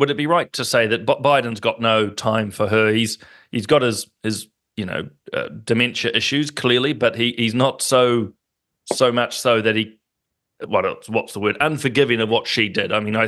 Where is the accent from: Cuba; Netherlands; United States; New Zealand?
New Zealand; which to me as a New Zealander, you go, newspapers are not meant to be endorsing